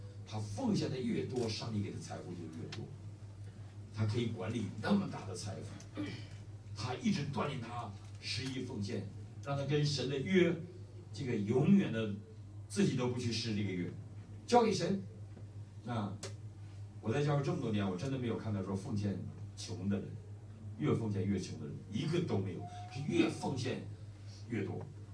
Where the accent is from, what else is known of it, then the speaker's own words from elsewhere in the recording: China; 我们都是大陆人呢，我们教会100%的，98%是大陆人的，啊，也都是来的留学生啊